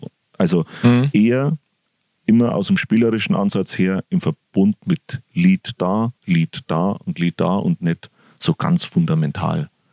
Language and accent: German; Bavaria, Germany; Ich bin im Bayerischen Wald groß geworden, noch vor Internetzeiten.